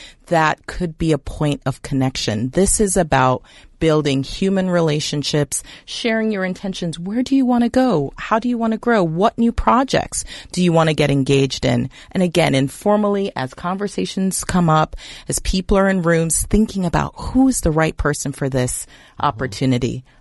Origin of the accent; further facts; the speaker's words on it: Jamaica; I really have seen up close growing up in Jamaica, I've seen quite a bit around poverty and food insecurity